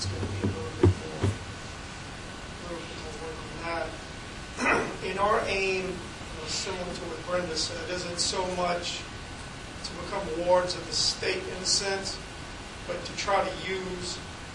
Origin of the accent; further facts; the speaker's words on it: Louisiana, United States; I grew up on the West Bank. My mother's from Port of Sham.